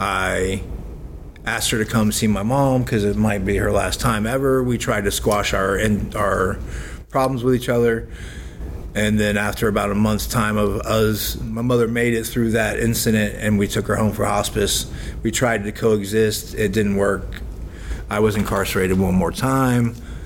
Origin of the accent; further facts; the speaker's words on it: Tampa, Florida, United States; Well, basically, I'm a third generation Floridian. I'm from Tampa, Florida. I was born in 1971, so I'm 51 years old.